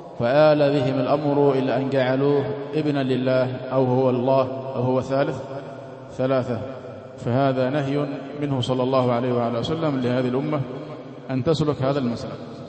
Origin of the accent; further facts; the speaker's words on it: Aden, Yemen; اللي هي موجودة عندنا في عدن، طوائف الشاذلية موجودة عندنا في عدن